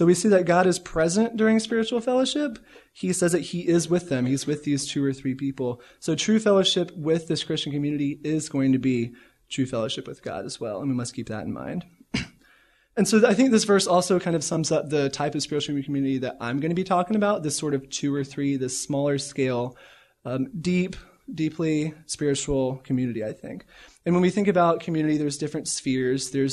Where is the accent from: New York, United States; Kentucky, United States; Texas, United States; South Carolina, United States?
South Carolina, United States; now in Florida, United States; But yeah, like I said … I'm from South Carolina, went to school in North Carolina, and now I'm here in Florida.